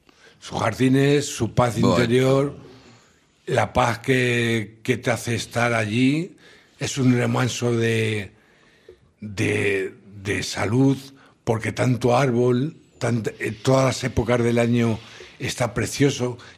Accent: Aranjuez, Community of Madrid, Spain; Es mi tierra natal, y menos mal que la prisión de Aranjuez que han hecho ahora está a 2 kilómetros de allí

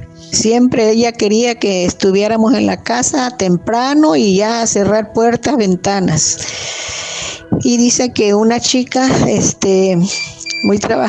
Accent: Oaxaca, Mexico; de un pueblo de Oaxaca, en donde yo nací. Sería en los años 50, porque no había casas.

